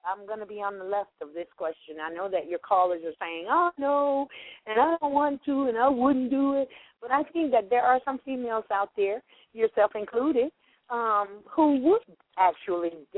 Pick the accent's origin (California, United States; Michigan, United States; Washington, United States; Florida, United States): Florida, United States; I am from Florida. I originally from Florida, and I'm in Miami, Florida now